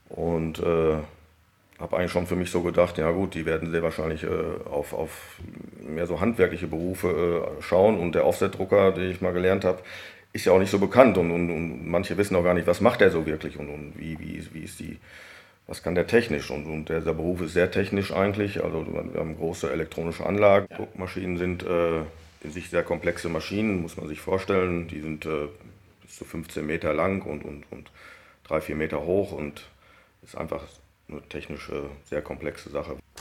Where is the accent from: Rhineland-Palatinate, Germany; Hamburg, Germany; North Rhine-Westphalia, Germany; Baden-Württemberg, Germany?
North Rhine-Westphalia, Germany; Dünschede; komme ich aus Dünnschede, bin gebürtiger Dünnschede und das seit 53 Jahren, habe dort meine Familie.